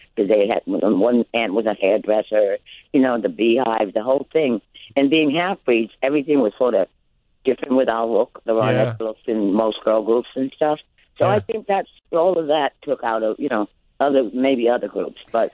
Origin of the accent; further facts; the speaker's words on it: New York City, New York, United States; You know, I'm from Spanish Harlem, and I grew up with Puerto Rican girls and the Spanish girls and the black girls